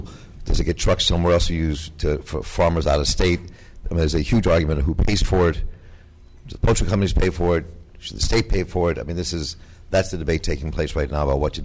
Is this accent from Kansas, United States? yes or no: no; Maryland, United States; I'm also from Maryland, and we cover this a lot.